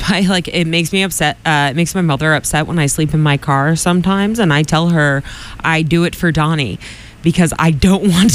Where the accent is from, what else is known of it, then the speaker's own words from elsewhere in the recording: Quincy, Massachusetts, United States; the reason that I noted this story is I grew up in Quincy